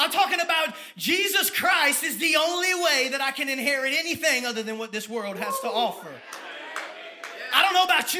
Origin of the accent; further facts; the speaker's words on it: Tampa, Florida, United States; I am from Tampa, Florida